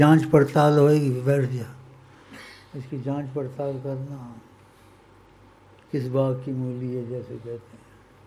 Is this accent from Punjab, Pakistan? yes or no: no; Quetta, Balochistan, Pakistan; میں اصل میں کوئٹے کا ہوں, اور کوئٹے سے پہلے اصل کا کہیں اور کا ہوں